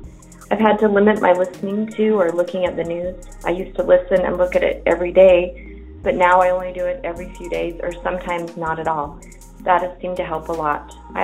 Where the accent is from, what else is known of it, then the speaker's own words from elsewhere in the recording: Utah, United States; from Utah.